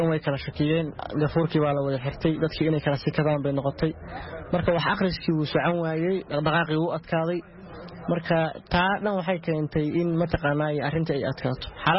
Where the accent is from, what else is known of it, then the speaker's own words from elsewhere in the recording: Mogadishu, Banaadir, Somalia; waxaan u laabtay halkii aan ka imid Muqdishoan tegey.